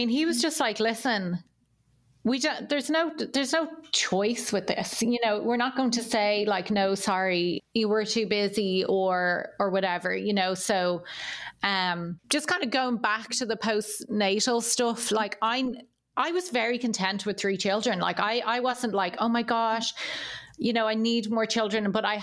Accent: Ireland; accent: Irish; So I always think like it's so funny that my Irish accent is what changed the course of my life.

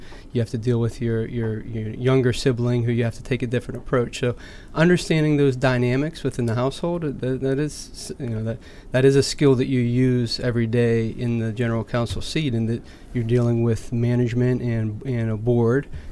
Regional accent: Pittsburgh, Pennsylvania, United States; I'm from Pittsburgh, Pennsylvania.

